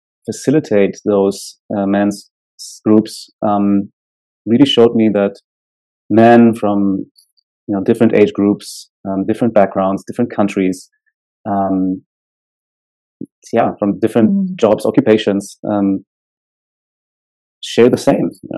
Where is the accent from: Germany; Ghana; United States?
Germany; Berlin; I grew up in Germany, in Berlin. Mm. But my parents immigrated here from Poland about 40 years ago.